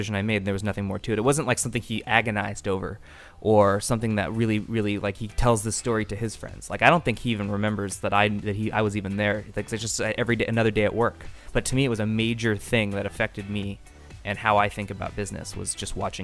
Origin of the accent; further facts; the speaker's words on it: Salinas, California, United States; a printing shop that was in my hometown of Salinas called Martella Printing.